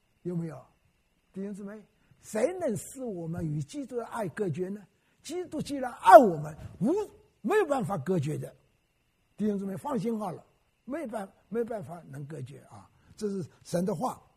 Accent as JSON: {"language": "Chinese", "town": "Wenzhou", "region": "Zhejiang", "country": "China", "said": "我是温州人，所以我觉得奇妙"}